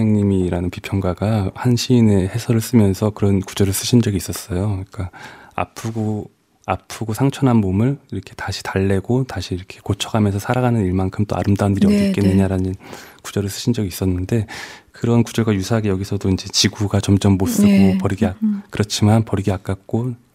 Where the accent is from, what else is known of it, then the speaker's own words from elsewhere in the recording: Chungju, North Chungcheong, South Korea; 저 사실은 제 고향이 충주인데